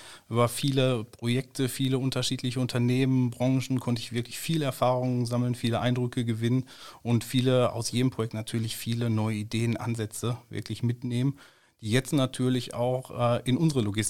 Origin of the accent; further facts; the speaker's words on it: Dortmund, North Rhine-Westphalia, Germany; born there; für mich als gebürtiger Dortmund übrigens auch ein echtes Heimspiel.